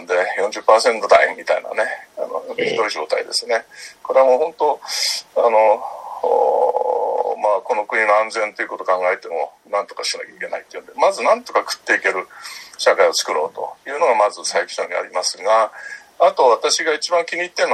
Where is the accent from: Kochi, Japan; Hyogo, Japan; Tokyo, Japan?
Tokyo, Japan; あの私はもともと東京生まれの東京育ちですから、